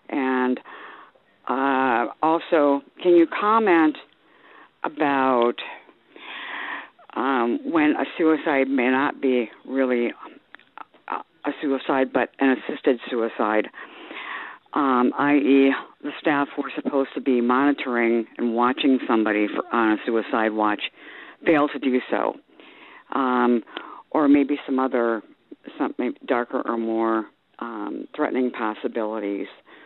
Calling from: Madison, Wisconsin, United States; from Madison, Wisconsin.

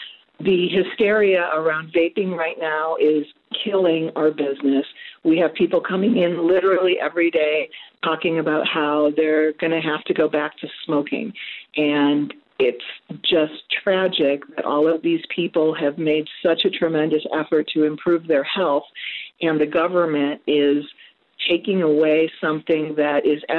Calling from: San Diego, California, United States; I'm calling from San Diego, California.

